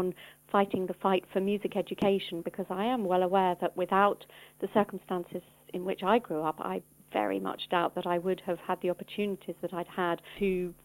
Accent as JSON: {"language": "English", "region": "London", "country": "United Kingdom", "tie": "born or raised there", "said": "I grew up in Northwest London, although neither of my parents is actually from London. My father is from Bradford in Yorkshire, and my mum was born in Stratford-upon-Avon, and so they moved to London when they got married."}